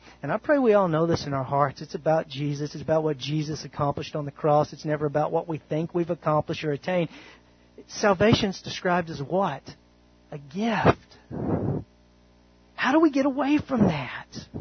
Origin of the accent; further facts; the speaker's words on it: United States; born there; And don't get me wrong, praise God, I was born in America.